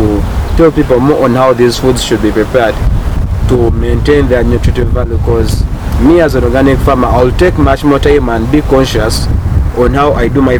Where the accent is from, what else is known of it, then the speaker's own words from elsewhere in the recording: Uganda; from Uganda.